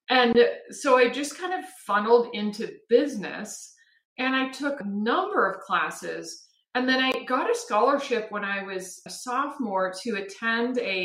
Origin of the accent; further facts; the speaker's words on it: Seattle, Washington, United States; also born or lived in Marin County; I am a Northwest girl. So I was born in Seattle. And my dad was actually a Chevron exec. So we moved every 7 years.